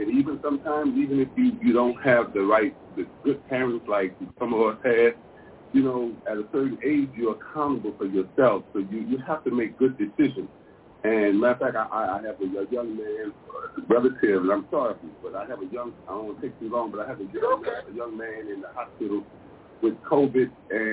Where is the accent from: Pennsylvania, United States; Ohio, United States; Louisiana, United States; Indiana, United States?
Louisiana, United States; New Orleans; I'm actually from New Orleans.